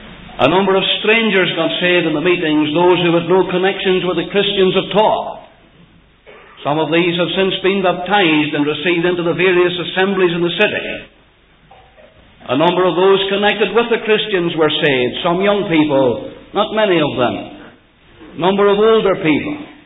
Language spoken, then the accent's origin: English; Banbridge, Northern Ireland, United Kingdom; I was brought up in Banbridge. My father and mother went to live there when I was 1 year old. And I stayed there until 1941.